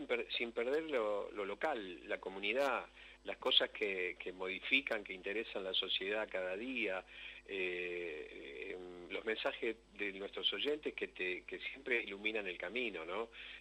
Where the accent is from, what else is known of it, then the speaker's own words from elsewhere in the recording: Argentina; lo que somos los argentinos.